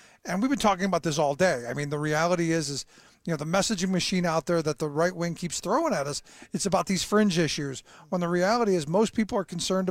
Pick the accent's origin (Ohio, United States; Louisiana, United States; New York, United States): Ohio, United States; Cleveland; I mean, I grew up in Cleveland, mm-hmm. Home of the Clean Water and Air Act.